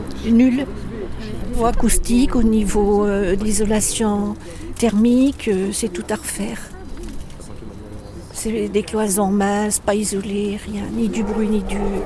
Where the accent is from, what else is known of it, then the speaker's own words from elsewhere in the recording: Fontaine, Auvergne-Rhône-Alpes, France; born there; J'ai tout connu puisque je suis née ici à Fontaine.